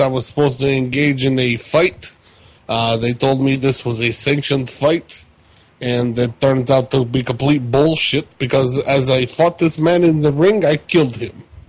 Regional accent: Ukraine; It's not in my file. I'm from the Ukraine.

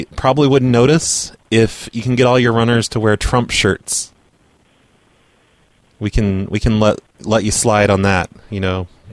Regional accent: Oregon, United States; Sorry, I'm from Oregon. Calling from Oregon.

